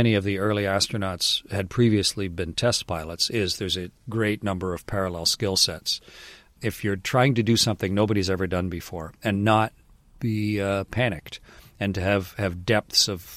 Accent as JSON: {"language": "English", "country": "Canada", "said": "Like, by definition, I could not be an astronaut as a Canadian."}